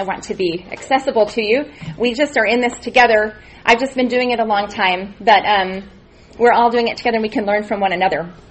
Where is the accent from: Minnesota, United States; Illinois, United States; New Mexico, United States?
New Mexico, United States; Albuquerque; from Albuquerque, New Mexico.